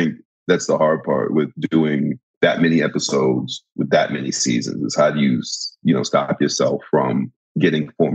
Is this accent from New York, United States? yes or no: yes; New York, United States; I'm from New York, and I'm like one of those New York actors